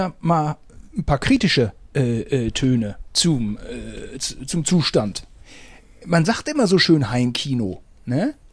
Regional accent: Germany; Ich als Deutscher habe hier so ein kaputtes Netz, wo ich mich mit verletze.

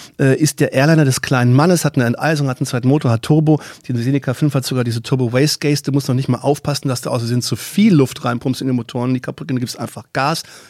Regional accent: Baden-Württemberg, Germany; aus meiner alten Heimat, Baden-Württemberg

